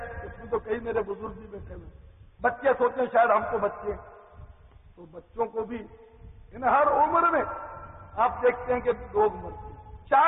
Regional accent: Karachi, Sindh, Pakistan; born there; جب میں کراچی میں پیدا ہوا ہوں تو میرا وطن پاکستان اور حقیقت میں ہم سب کا وطن تو مدینہ ہے الحمدللہ.

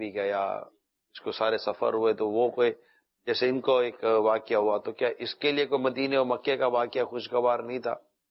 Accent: Karachi, Sindh, Pakistan; born or raised there

